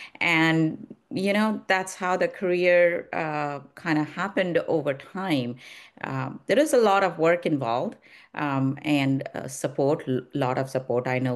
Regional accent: India; moved away; So I grew up in India and we moved back here about 28 years ago or something.

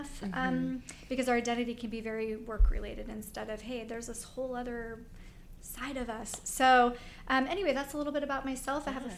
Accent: Alaska, United States; I actually was born and raised in Alaska

